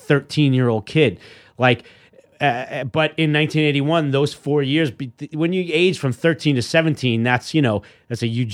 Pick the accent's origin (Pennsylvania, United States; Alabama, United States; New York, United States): New York, United States; Queens; Like where we grew up in Queens at the time.